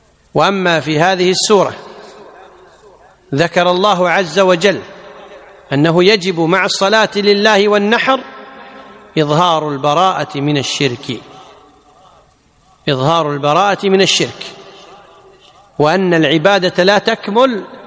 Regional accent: Kuwait; يعني بالعامية عندنا بالكويت كلمة جميلة، ها، يقول لا تطبطب على ظهره

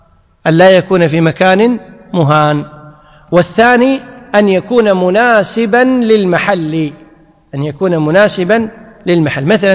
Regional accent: Kuwait; يعني هذه تسمى بالعامية عندنا بالكويت

